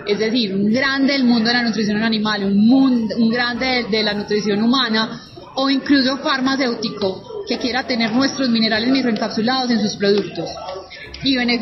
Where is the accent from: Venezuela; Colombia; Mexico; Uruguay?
Colombia; Medellín, Antioquia; No, soy de Medellín.